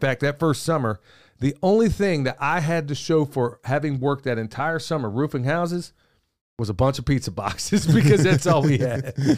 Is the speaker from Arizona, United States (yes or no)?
no; Oklahoma, United States; growing up in Oklahoma, dude, you're going to hear some stuff now to this day.